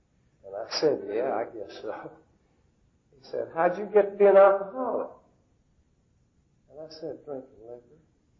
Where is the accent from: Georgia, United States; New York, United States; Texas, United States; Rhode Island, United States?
Georgia, United States; Atlanta; I was born and raised here in Atlanta. This is Smyrna here, but Atlanta's not too far away, in this area.